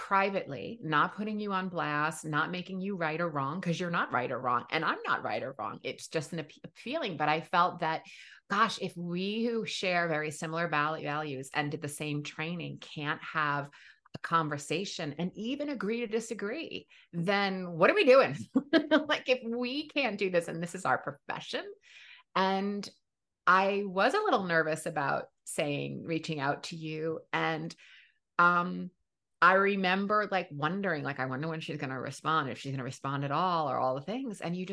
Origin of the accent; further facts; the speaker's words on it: New York City, New York, United States; But I think as a New Yorker, it's very ingrained in us.